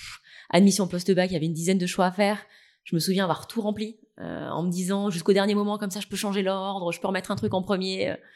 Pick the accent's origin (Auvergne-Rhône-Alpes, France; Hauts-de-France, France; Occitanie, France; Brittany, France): Auvergne-Rhône-Alpes, France; Saint-Étienne; Saint-Étienne.